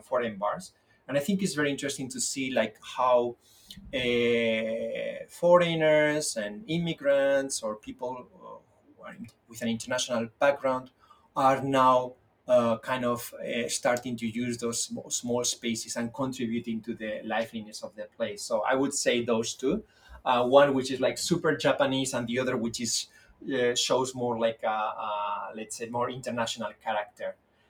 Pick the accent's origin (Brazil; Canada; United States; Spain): Spain; English is a second language; I am from Spain originally.